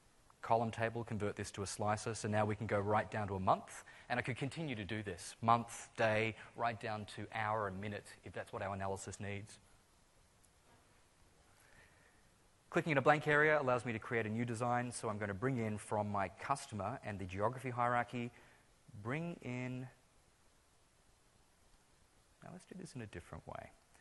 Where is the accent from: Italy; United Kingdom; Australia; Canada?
Australia; Victoria; My home state's Victoria